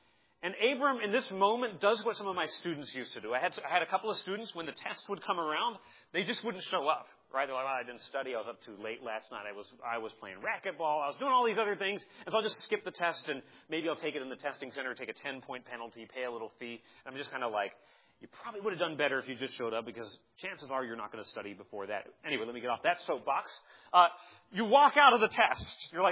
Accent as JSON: {"language": "English", "region": "Arizona", "country": "United States", "tie": "born or raised there", "said": "Okay, I grew up in Arizona, and we would get these La Nina winters where we didn't get any rain"}